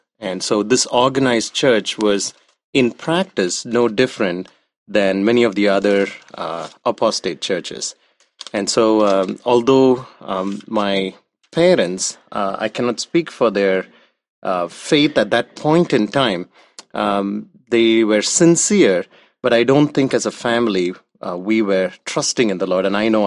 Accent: South India, India; I was born in India, in southern India, and I was born in a Christian family, a nominal Christian family. And middle-class family, just the average Indian

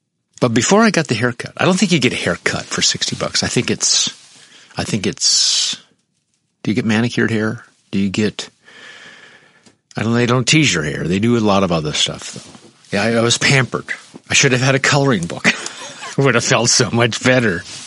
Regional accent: Nebraska, United States; now in Los Angeles, United States; when I moved to Los Angeles, I decided to move from, you know, $10 haircuts, because you could tell I was from Nebraska.

